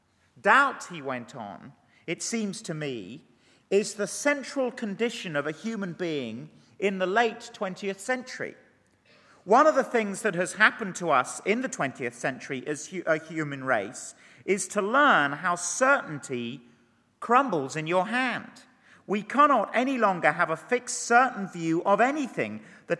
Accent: England, United Kingdom; an interesting experience being an Englishman abroad for the last 10 weeks.

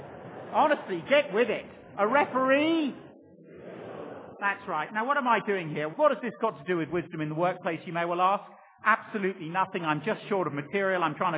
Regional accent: England, United Kingdom; I'm an Englishman.

